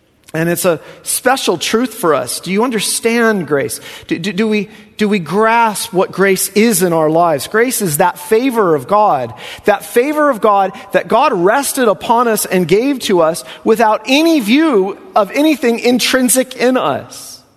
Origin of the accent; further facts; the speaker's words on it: Lemoore, California, United States; as a pastor, I was raised in Lemoore, right?